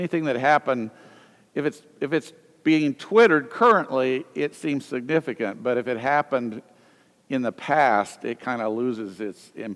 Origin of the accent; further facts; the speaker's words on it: Southern US, United States; And actually, I grew up in the South in an era where there was quite a bit of prejudice, and I saw it in my own family